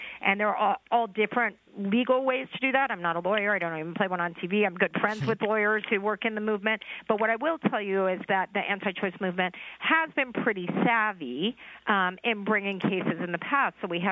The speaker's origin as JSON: {"language": "English", "region": "Texas", "country": "United States", "said": "I'm a Texan. I'm from Texas."}